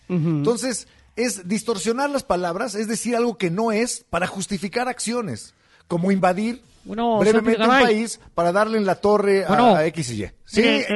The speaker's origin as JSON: {"language": "Spanish", "country": "Mexico", "said": "Somos mexicanos."}